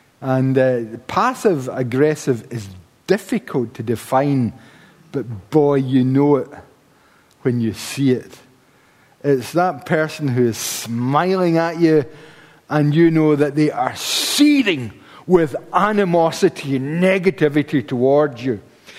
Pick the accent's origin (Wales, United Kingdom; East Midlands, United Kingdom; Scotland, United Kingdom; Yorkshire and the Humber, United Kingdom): Scotland, United Kingdom; I mean, we're Scottish. It's a national pastime, isn't it?